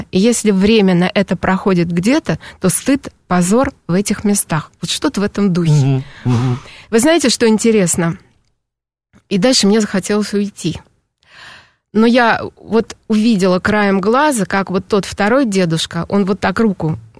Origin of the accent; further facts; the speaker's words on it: Moscow, Russia; Я сказала, из Москвы.